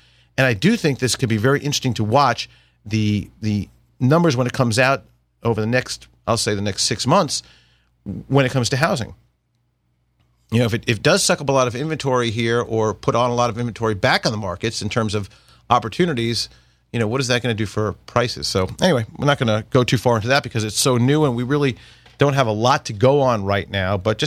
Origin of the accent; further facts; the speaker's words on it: Commack, New York, United States; Right. I grew up in Commack.